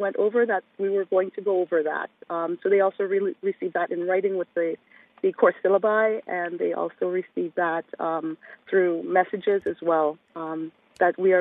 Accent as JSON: {"language": "English", "country": "United States", "said": "being American, we're so passionate about our country."}